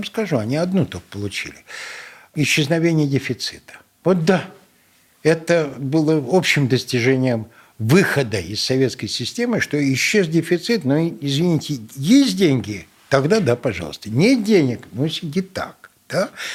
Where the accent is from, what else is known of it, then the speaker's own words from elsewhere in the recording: Moscow, Russia; вы знаете, я москвич